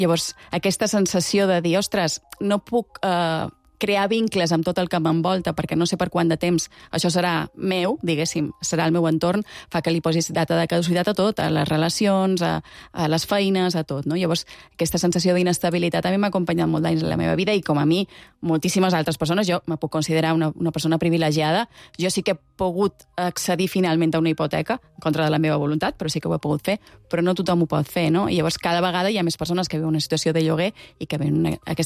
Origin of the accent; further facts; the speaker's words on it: Balearic Islands, Spain; now in Barcelona, Spain; Jo que som de Mallorca o som de Barcelona? Clar, no ho sé.